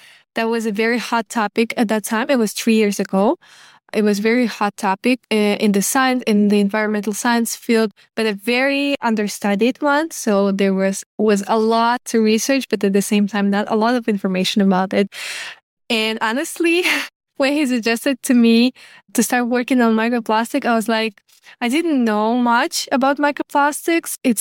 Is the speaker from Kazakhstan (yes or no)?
yes; Kazakhstan; English is a second language; now in Germany; Yeah, actually, I'm from Kazakhstan originally, but currently I'm in Germany.